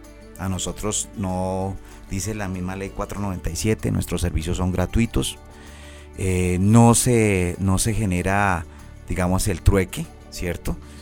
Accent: Colombia; nunca había tenido tanto reconocimiento en mi país, Colombia.

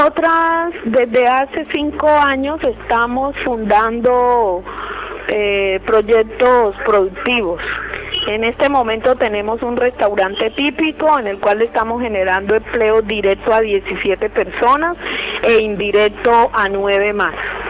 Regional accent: Chocó, Colombia; acá en el Chocó también faltaba hacer muchas. Y me vine para mi tierra a poner mi granito de arena en eso que faltaba hacer.

